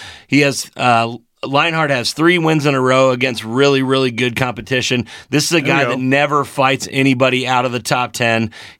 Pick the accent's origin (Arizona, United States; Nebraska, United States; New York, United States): Nebraska, United States; He got big kick that I was out there from Nebraska.